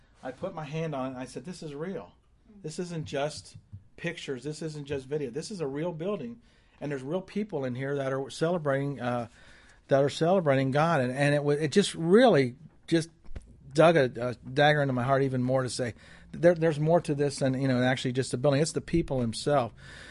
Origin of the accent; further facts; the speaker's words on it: Ohio/Kentucky area, United States; Marilyn and I come from the Ohio, Kentucky area.